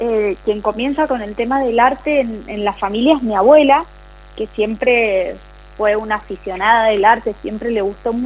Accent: Mendoza, Argentina; que como mendocinos no debemos perdernos pasar, visitarla

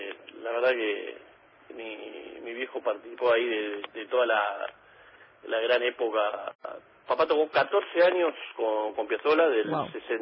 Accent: Lomas de Zamora, Buenos Aires Province, Argentina; born there; also born or lived in Adrogué; nosotros vivíamos en Adrogué, yo nací en Loma de Zamora

